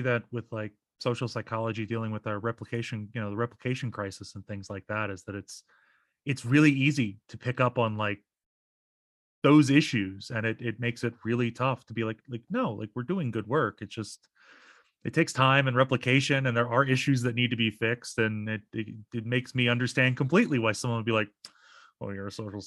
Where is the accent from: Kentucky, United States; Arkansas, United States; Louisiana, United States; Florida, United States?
Louisiana, United States; So I'm originally from Louisiana, a southern state with a long history of corrupt government.